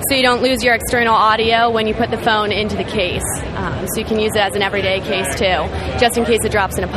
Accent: Vermont, United States; I'm from Vermont, and I'm doing splendid.

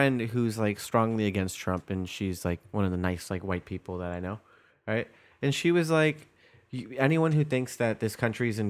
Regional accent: Virginia, United States; How dare you disrespect my home state and call us New Hampshire or New Jersey?

